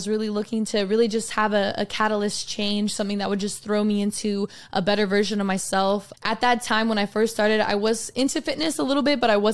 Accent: Colorado, United States; also born or lived in Texas; So I was actually originally born here in Texas. So I'm a Texan at heart, but I was actually raised in Colorado. So I always like to say I'm a Coloradoan too. But I've been in Texas since 2015.

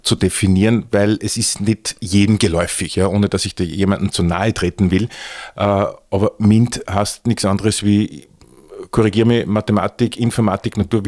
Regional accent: Austria; glaubst du, dass da bei uns in Österreich in den letzten 30 Jahren da vielleicht sogar ein bisschen was verschlafen worden ist?

